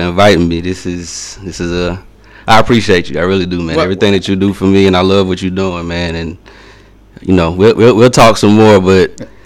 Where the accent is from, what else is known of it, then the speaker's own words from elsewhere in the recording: Columbus, Georgia, United States; But as far as I go, I grew up here in the Columbus area. I went to school at Dawson Elementary. I went to Arnold Middle School. I went to Jordan High School.